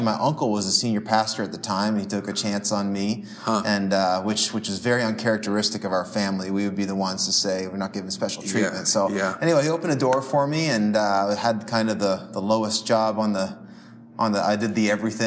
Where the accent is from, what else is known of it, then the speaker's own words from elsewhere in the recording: Fredericton, New Brunswick, Canada; now in Saint John, Canada; I moved to St. John. I'm from Fredericton, which is about an hour north of St. John, still in New Brunswick.